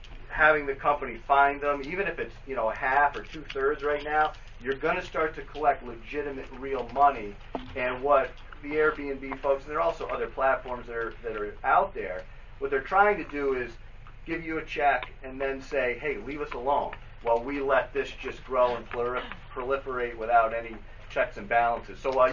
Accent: Albany, New York, United States; I'm from Albany, New York.

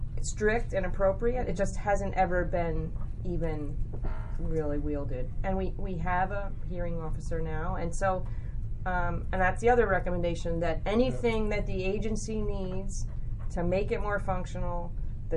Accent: New Jersey, United States; I remember both growing up in New Jersey and then later living in the city

